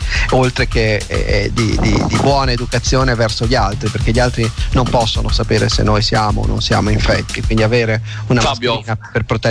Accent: Genoa, Liguria, Italy; perché essendo che sono genovese

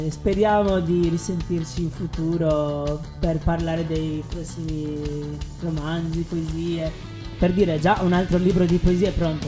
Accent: Sardinia, Italy; io sono sardo

